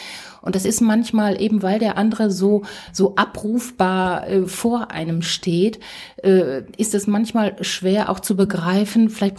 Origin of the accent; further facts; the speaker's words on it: North Rhine-Westphalia, Germany; ich komme aus dem Ruhrgebiet